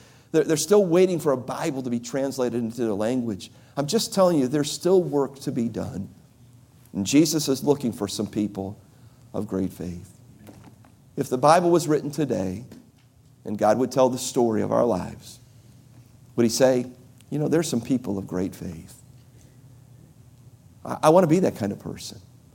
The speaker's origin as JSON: {"language": "English", "town": "Cleveland", "region": "Ohio", "country": "United States", "tie": "born or raised there", "said": "when I was a boy growing up in Cleveland, Sunday morning, I was probably, I think, junior high"}